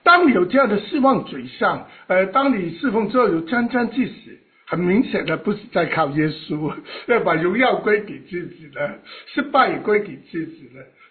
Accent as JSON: {"language": "Chinese", "country": "China", "said": "我们中国人很喜欢"}